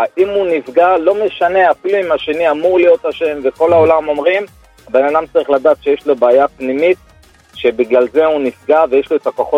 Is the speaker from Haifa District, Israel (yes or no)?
no; Bnei Brak, Tel Aviv District, Israel; אני מבני ברק.